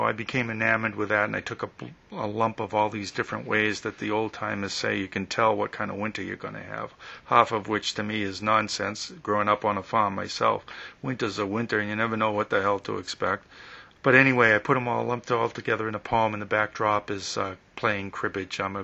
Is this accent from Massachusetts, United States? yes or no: yes; Massachusetts, United States; I grew up on the Cape in southern New England on a farm